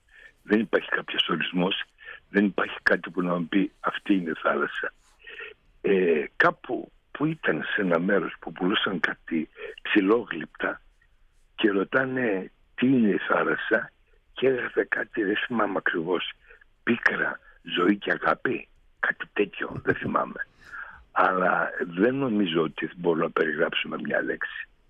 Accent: Thourio, Eastern Macedonia and Thrace, Greece; η καταγωγή μου ήταν από τον Εύρο, ψηλά από τον Εύρο, Θούριο.

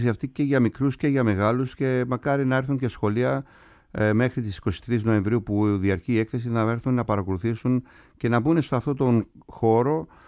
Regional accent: Kasos, South Aegean, Greece; Θα προσθέσω εγώ και το νησί μου την Κάσο

